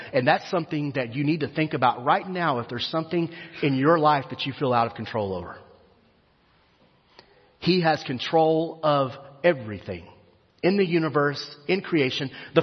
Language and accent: English; Texas, United States; Now, I grew up in West Texas before we moved to College Station, and we didn't have a river in the backyard out there. You know, it's desert.